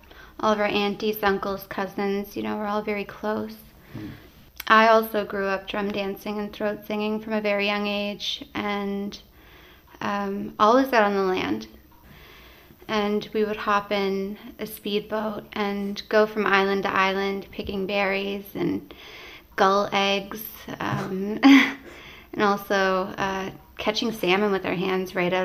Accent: Happy Valley-Goose Bay, Newfoundland and Labrador, Canada; We grew up in Happy Valley Goose Bay, okay, in Labrador. But my family, my mother's family, comes from Hopedale. And my dad's family comes from Davis Inlet. We spent most of our summers in Hopedale

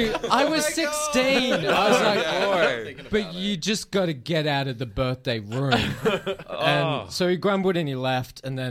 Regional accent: Philippines; also born or lived in Australia; No, I grew up in the Philippines, and so I was playing with rabid dogs like pretty much every day.

